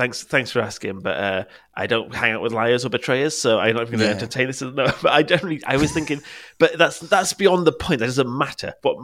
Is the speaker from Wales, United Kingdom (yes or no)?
yes; Wales, United Kingdom; I'm not English. I'm Welsh.